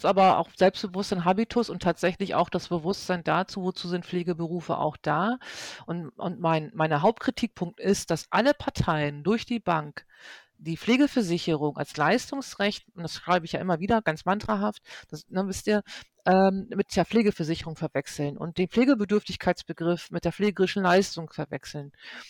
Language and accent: German; Northern Germany, Germany; ich als Norddeutsche würde jetzt mal sagen